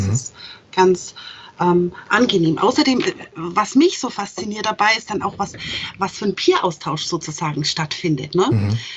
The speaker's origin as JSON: {"language": "German", "region": "Bavaria", "country": "Germany", "said": "vor allem als Franke"}